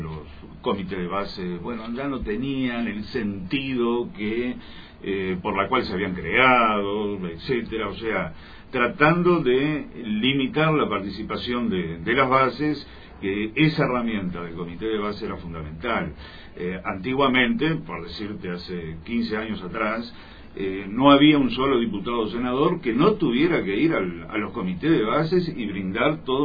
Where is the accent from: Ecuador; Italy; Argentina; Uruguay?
Uruguay; Nosotros como uruguayos, como pequeña nación de las primeras cuatro que formaron el Mercosur, veíamos toda una serie de problemas.